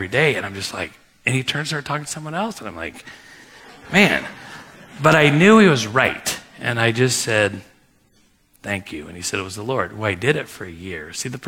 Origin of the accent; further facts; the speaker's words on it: Cleveland, Ohio, United States; I just said, hey … from Cleveland, I want to meet you